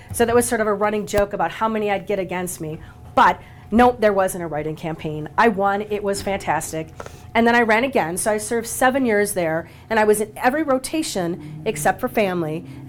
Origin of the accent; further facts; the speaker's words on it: Wisconsin, United States; I was born in Wisconsin, left it only for 3 years to go to Georgetown Law School.